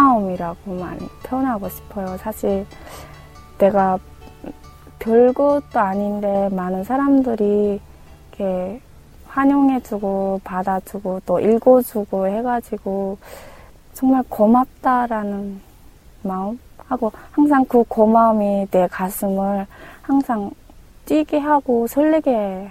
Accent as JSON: {"language": "Korean", "town": "Haeju", "region": "South Hwanghae", "country": "North Korea", "tie": "born or raised there", "said": "네, 저는 부산보다도 너무 가까운 항해남도 해주시 시골에서 자랐는데요. 또 저희 고향에 되게 북한의 어대 명산인 구월산이 있어요. 그 구월산이 마주 보이는 곳으로 저는 자랐습니다."}